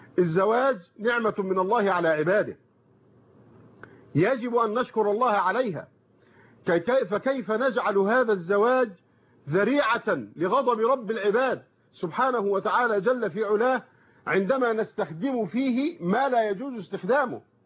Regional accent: Egypt; وإنما هي حتى موجودة عندنا في مصر

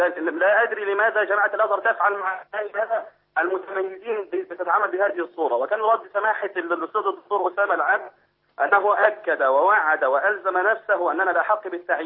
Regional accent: Egypt

